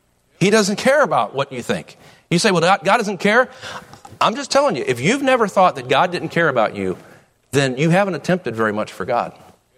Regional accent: United States; Listen, I'm an American.

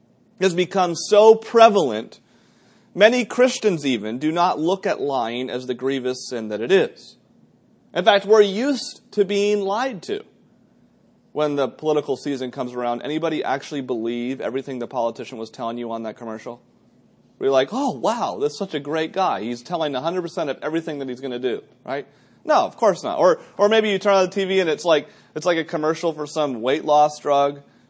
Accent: New Hampshire, United States; moved away; I grew up in New Hampshire. We got 120 inches of snow a winter.

